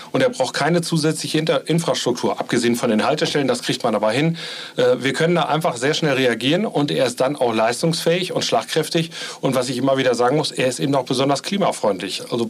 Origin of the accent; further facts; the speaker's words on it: North Rhine-Westphalia, Germany; Das machen wir in Nordrhein-Westfalen, in meinem Heimatbundesland auch.